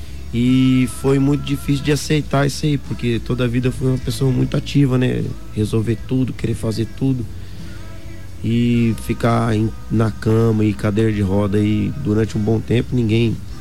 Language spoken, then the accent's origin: Portuguese; Dourados, Mato Grosso do Sul, Brazil; Eu sou daqui de Dourados. Tá. Daqui de Dourados.